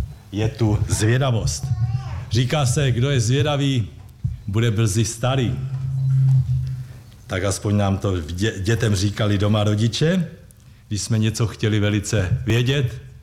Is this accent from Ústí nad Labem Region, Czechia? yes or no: no; Opava, Moravian-Silesian Region, Czechia; Vemte si po revoluci, aspoň u nás v Opavě, nevím tady jak v Brně, ale u nás v Opavě se musel několikrát opakovat